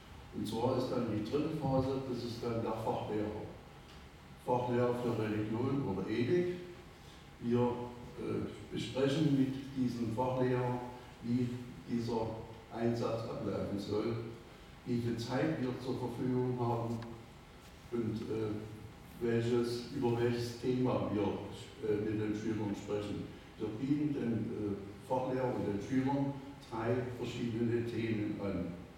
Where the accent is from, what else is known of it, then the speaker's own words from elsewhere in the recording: Cologne, North Rhine-Westphalia, Germany; ich komme also auch aus Rodenkirchen